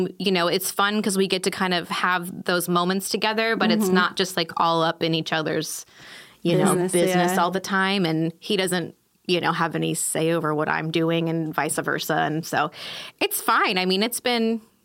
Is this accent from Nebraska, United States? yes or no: yes; Lincoln, Nebraska, United States; I grew up in Lincoln, Nebraska, like landlocked state, literally had never been to like a beach.